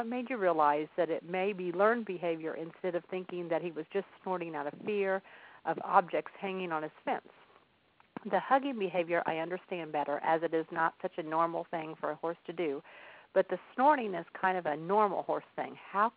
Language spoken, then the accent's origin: English; Shirley, Indiana, United States; I'm your host … I'm from Shirley, Indiana.